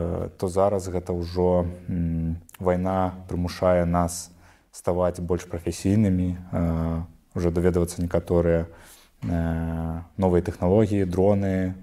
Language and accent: Ukrainian; Belarus; У складі ТРО «Азов», як білоруси